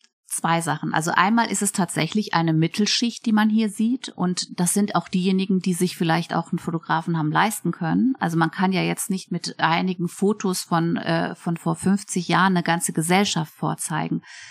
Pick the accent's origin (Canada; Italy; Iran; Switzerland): Iran; now in Germany; ich lebe ja selber als Iranerin im Westen, in Deutschland. Ich bin zwischen diesen Welten, mehr sogar hier als drüben.